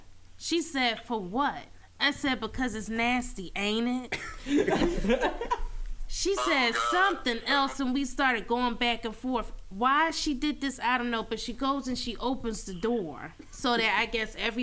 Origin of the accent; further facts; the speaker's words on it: Philadelphia, Pennsylvania, United States; She's from Philly. I'm from Philly.